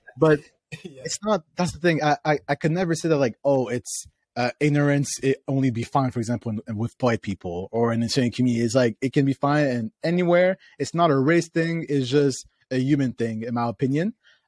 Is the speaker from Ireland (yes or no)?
no; Ottawa, Ontario, Canada; I'm from Ottawa, so I went to, like, this school there in high school, and I went to this school in primary school.